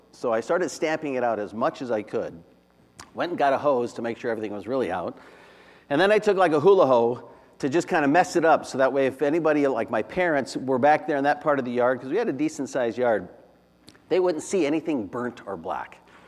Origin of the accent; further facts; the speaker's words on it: Phoenix, Arizona, United States; And I grew up in Phoenix, Arizona, where it's really hot and things die.